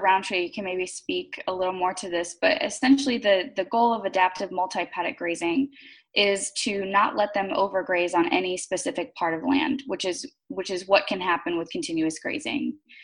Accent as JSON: {"language": "English", "region": "Georgia", "country": "United States", "tie": "born or raised there", "said": "And, you know, I came from Georgia. It's where I grew up. I graduated from Georgia College with degrees in biology and economics."}